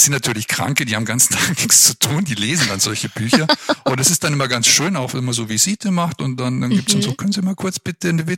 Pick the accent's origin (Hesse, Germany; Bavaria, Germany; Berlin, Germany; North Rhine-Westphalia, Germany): Bavaria, Germany; Munich; now in Würzburg, Germany; Würzburg, ich bin hier kein Würzburger, ich bin eigentlich Münchner. Ja, aber bin jetzt hier zu Hause